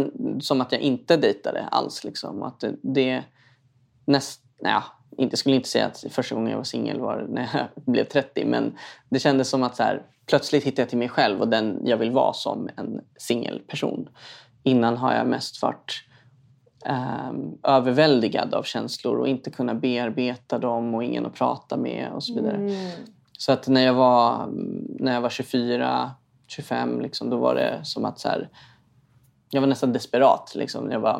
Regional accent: Stockholm, Stockholm County, Sweden; uppvuxen i en förort i Stockholm liksom.

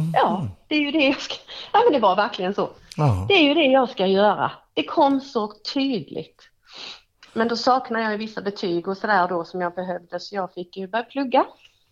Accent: Hässleholm, Skåne, Sweden; Det är min hemstad.

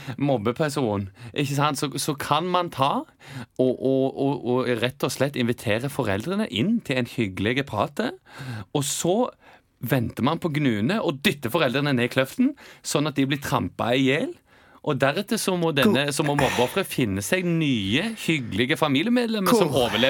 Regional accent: Randaberg, Rogaland, Norway; I Randaberg så mistet jeg dialekten min til en litt mer stor dialekt nå, merker jeg.

